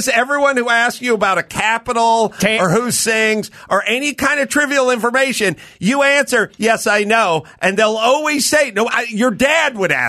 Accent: New Zealand; I'm from New Zealand.

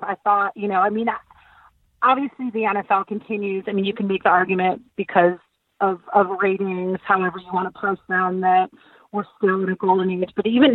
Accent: California, United States; I mean, I grew up in the Bay Area and sort of the tail end of the Niners dynasty.

